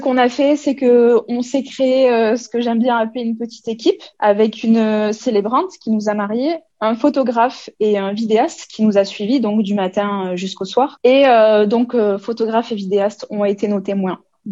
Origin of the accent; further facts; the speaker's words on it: Pyrenees, France; nous, en France, on est des Pyrénées